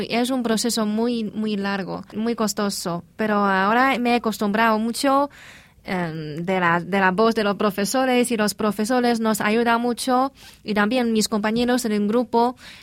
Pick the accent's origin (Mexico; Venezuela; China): China; Shanghai; Spanish is a second language; Y sobre mi pueblo natal, Shanghái, creo que Shanghái a China es como Europa y el mundo. Es muy moderno, pero más poblada que aquí.